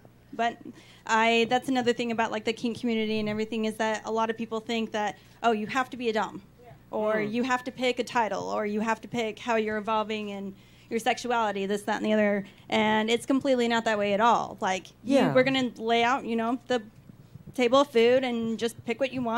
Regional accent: Salt Lake City, Utah, United States; No, but thanks for thinking that since we're from Utah. It's just a stereotype that's assumed when anybody says that we're from Salt Lake City, Utah.

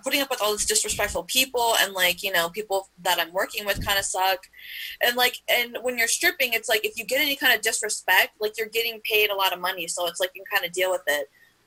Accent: Indiana, United States; now in Los Angeles, United States

